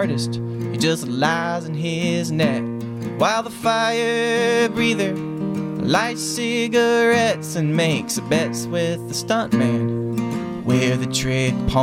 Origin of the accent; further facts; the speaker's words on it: North Carolina, United States; Yeah, yeah. Well, I'm from North Carolina.